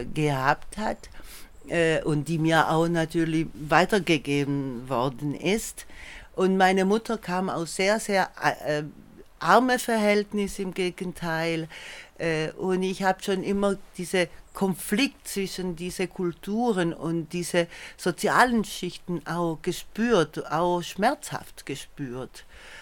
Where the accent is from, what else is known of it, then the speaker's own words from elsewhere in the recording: Rome, Lazio, Italy; moved away as an adult; Ich bin in Italien geboren, in Rom und dort auch aufgewachsen. Aber Italien schon nach der Schule schon für ein paar Jahre verlassen und bin durch USA gereist für 2 Jahre